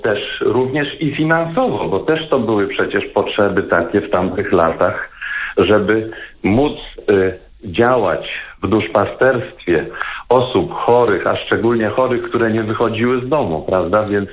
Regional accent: Warsaw, Masovian Voivodeship, Poland; jesteśmy rodziną szlachcierów z Warszawy

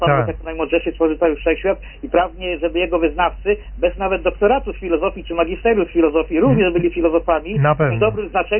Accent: northern Poland, Poland; now in abroad; Generalnie teraz poza kraju, ale tak w ogóle jestem tu z Polski Północnej.

